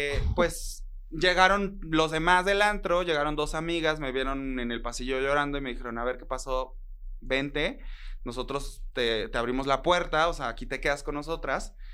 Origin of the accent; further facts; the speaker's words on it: Acapulco, Guerrero, Mexico; Yo soy de Acapulco, Guerrero. Sí. Costeñito y con sabor.